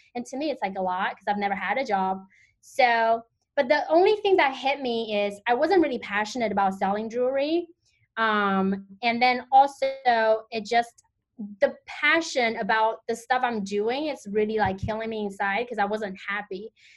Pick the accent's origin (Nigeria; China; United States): China; English is a second language; I was born and raised in China